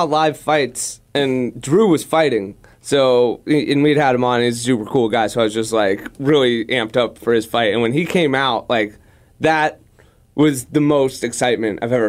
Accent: Manhattan Beach, California, United States; they were like kind of hometown heroes growing up in Manhattan Beach.

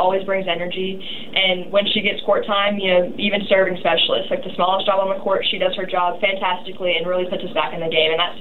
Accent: United States; as an American player who, like, didn't know how to play that way.

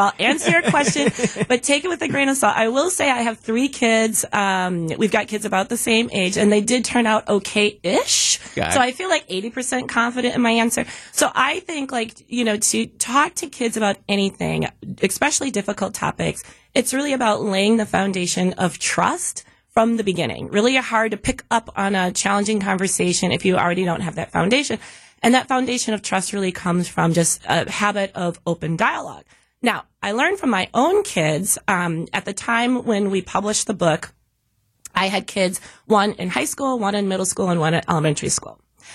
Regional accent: Milwaukee, Wisconsin, United States; moved away; you were one of the first people I met when I moved back to Milwaukee, my hometown, but I left for a really long time. Literally 20 years ago.

